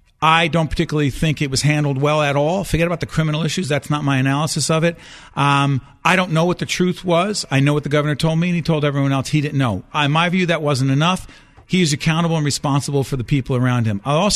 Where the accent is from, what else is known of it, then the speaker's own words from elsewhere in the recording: New Jersey, United States; And we're from Jersey, and we play the game.